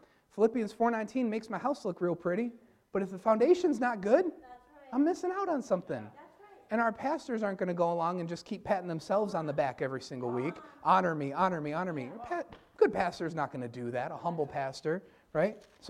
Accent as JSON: {"language": "English", "town": "Dunkirk", "region": "New York", "country": "United States", "tie": "born or raised there", "said": "I grew up in Dunkirk. I don't know if they have as many of them out here, but we have a ton of those"}